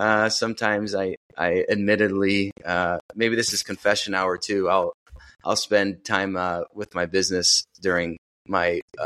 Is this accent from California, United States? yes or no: no; Michigan, United States; also born or lived in Indiana; And then moved back to Michigan from Indiana. I'm from Michigan in 2014.